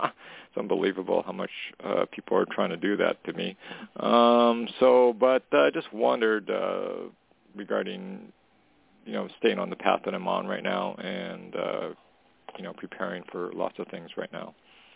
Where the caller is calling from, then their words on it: Canada; Hey, Tony … calling from Canada.